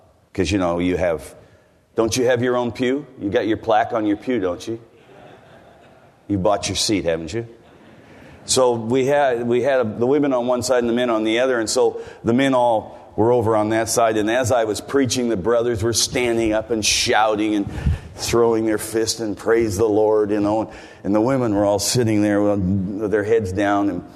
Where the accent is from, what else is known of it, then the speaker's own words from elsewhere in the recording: United States; moved away as an adult; now in New Zealand; As you can tell by my accent, if you haven't heard me before, I come from the United States. I've been in New Zealand for 38 years. And so I don't really sound like a Kiwi.